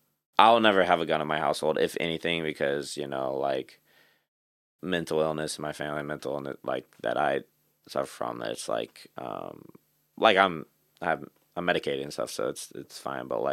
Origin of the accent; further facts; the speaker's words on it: Texas, United States; I grew up in South Texas, Southeast Texas. Especially East Texas is like a heavy hunting culture.